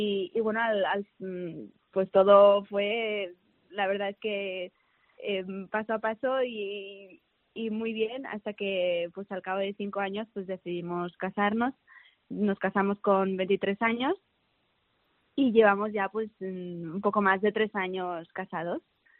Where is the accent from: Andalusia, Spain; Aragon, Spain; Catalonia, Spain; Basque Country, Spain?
Catalonia, Spain; Barcelona; now in Sant Cugat, Spain; somos de Barcelona, ahora estamos viviendo en Sant Cugat y trabajamos los dos en Terrassa.